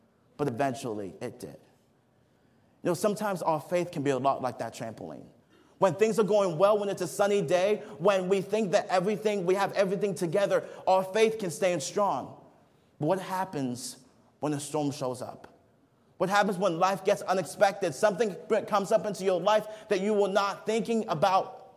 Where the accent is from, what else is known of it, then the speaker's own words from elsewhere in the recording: Nigeria; When I was growing up in Nigeria, we had a trampoline just right outside our house.